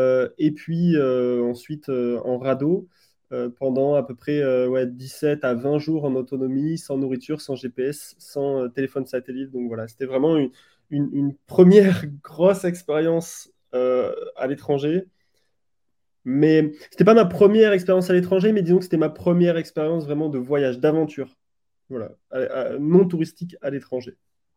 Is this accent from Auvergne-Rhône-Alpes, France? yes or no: no; Bordeaux, Nouvelle-Aquitaine, France; Alors moi, j'ai très peu voyagé quand j'étais petit. Au contraire, en fait, je viens du côté de Bordeaux